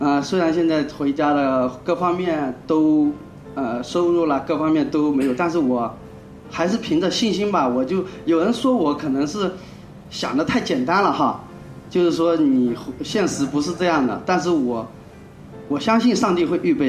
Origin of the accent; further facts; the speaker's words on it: Anhui, China; 因为他是江苏的，我是安徽的